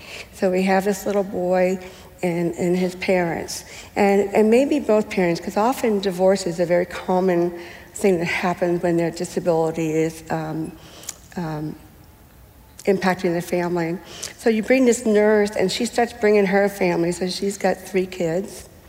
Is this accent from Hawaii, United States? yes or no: no; Long Island, New York, United States; So I didn't know whether it was because I grew up on Long Island, I worked in Manhattan, a lot of bad choices